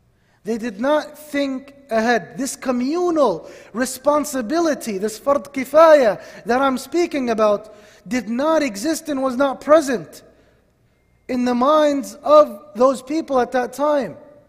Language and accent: English; Northeast, United States; and I come from the Northeast, and I don't know what's going on, but I know in the state that I came from